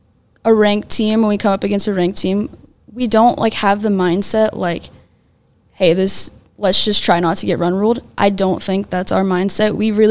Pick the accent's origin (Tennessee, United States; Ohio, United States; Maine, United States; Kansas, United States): Kansas, United States; growing up in Kansas, I know the Jayhawk League is not easy.